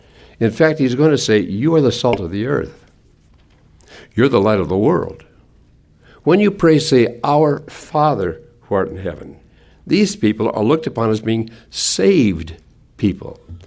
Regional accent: Minnesota, United States; now in Richmond, United States; As you know, I grew up in Minnesota, and when somebody's out of town, they'd say, oh, Jim's at the lake.

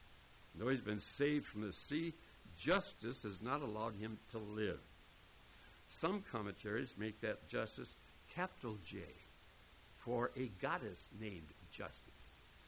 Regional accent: Hinckley, Minnesota, United States; As some of you remember, I grew up in Hinckley, Minnesota, where the men are men and pansies are flowers

